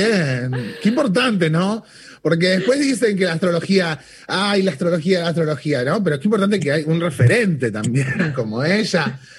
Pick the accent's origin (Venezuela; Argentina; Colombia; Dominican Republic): Argentina; Río Gallegos, Santa Cruz; also born or lived in San Luis; Y después me crié en la Patagonia, me crié en Santa Cruz, en Río Gallegos, Santa Cruz. Fui al Colegio de Arte de Santa Cruz, de allá, el polivalente número uno de arte.